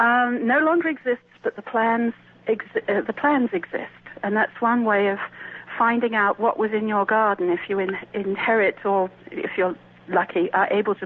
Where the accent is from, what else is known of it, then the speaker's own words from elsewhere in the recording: England, United Kingdom; now in United States; I, being English, I'm used to seeing wonderful gardens in the front yard